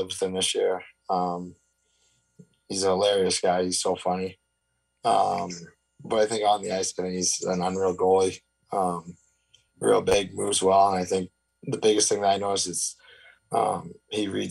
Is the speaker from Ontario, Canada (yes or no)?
yes; Mississauga, Ontario, Canada; Yeah, I've been home since I came back from Latvia, back home in Mississauga.